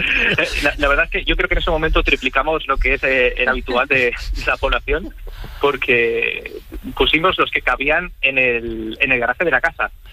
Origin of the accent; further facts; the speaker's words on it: Barcelona, Catalonia, Spain; Al fin y al cabo, nosotros hemos nacido y crecido en Barcelona. Bueno, en las cercanías de Barcelona.